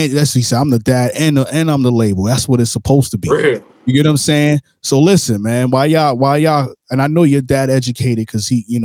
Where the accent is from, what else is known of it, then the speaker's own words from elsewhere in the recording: Brooklyn, New York, United States; You went to my city, New York. I'm from Brooklyn, New York.